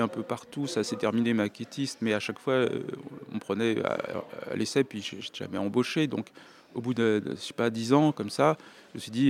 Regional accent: Paris, Île-de-France, France

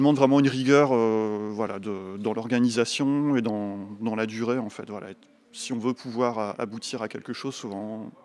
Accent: Reims, Grand Est, France; Pas très loin, je suis de Reims.

